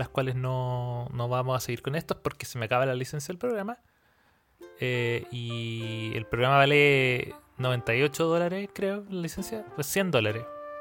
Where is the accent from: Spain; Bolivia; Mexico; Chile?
Chile; lo más raro que me dijeron fue que no me escuchaba como chileno.